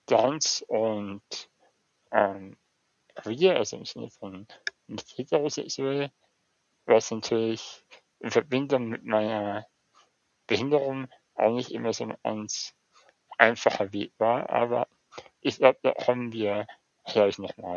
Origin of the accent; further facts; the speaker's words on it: Munich, Bavaria, Germany; ich bin in München geboren und lebe auch seitdem hier in der Weltstadt mit Herz, heißt es immer.